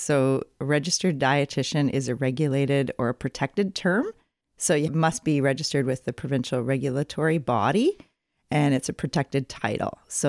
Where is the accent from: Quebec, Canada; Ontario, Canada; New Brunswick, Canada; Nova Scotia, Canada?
Ontario, Canada; moved away as an adult; now in British Columbia, Canada; But me personally, we came from Ontario and did my undergrad at University of Western Ontario. And then Rob and I ventured out to BC.